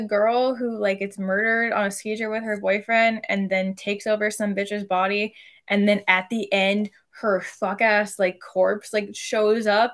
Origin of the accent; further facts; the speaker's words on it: Florida, United States; so I grew up in South Florida, we were middle class